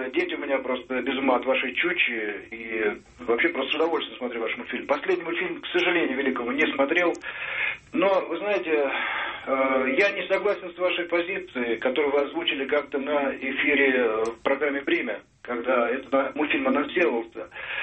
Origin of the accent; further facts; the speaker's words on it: Moscow, Russia; moved away as an adult; now in Tobolsk, Russia; я коренной москвич, сейчас живу в Тобольске. Уехал из Москвы